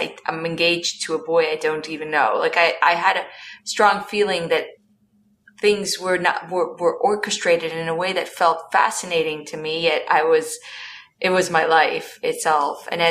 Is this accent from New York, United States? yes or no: yes; Kiryas Joel, New York, United States; I grew up in a very insular community.